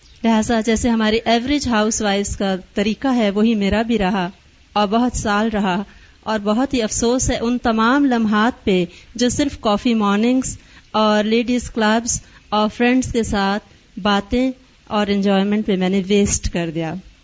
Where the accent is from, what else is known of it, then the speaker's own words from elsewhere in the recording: Peshawar, Khyber Pakhtunkhwa, Pakistan; now in Islamabad, Pakistan; اور میں اسلام آباد سے آئی ہوں. میری پیدائش اور بیسک تمام ایجوکیشن پشاور میں ہی ہوئی اور بیسیکلی میں این ڈبلیو ایف پی سے ہوں.